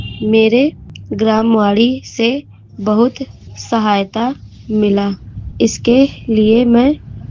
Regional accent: Balrampur, Uttar Pradesh, India; मैं हरैया सतघरवा बलरामपुर की रहने वाली हूँ।

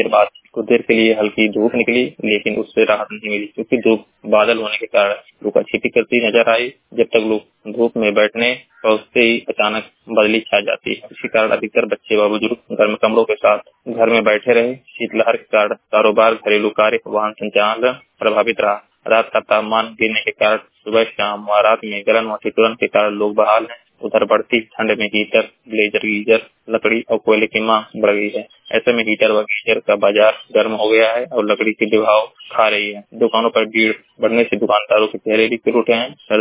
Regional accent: Uttar Pradesh, India; मैं जिला महाराजगंज का निवासी हूँ।

